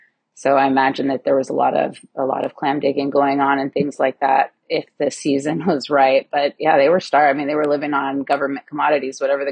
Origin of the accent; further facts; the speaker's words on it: Fox Island, Washington, United States; Okay, so as a young child, I grew up on Fox Island. I grew up in the inlet where Tanglewood Island is.